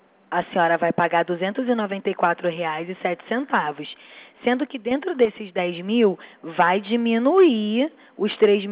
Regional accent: Rio de Janeiro, Brazil; só que eu sou do Rio.

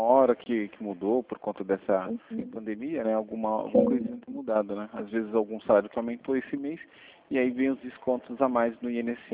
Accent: Brazil; Até tentei, mas infelizmente eu sou brasileiro, mas tem hora que não dá.

